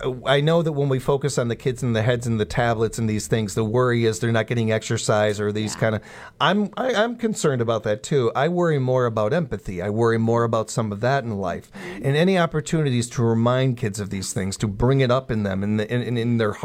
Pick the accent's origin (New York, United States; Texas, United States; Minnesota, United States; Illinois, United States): Illinois, United States; Chicago; born or raised there